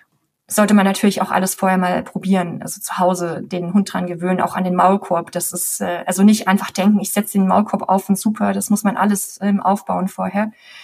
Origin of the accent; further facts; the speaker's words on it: Thuringia, Germany; moved away as an adult; now in Munich, Germany; Ich bin in Thüringen aufgewachsen. Ich bin Thüringerin.